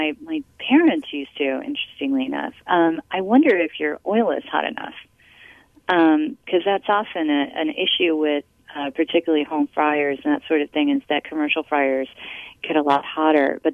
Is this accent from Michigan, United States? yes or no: yes; Michigan, United States; I'm working on this childhood memoir about growing up in Michigan and growing up in the Midwest.